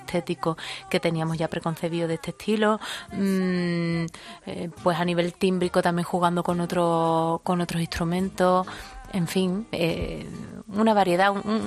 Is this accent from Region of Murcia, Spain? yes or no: no; Huelva, Andalusia, Spain; Existe la manera de cantar en Huelva, que es mi tierra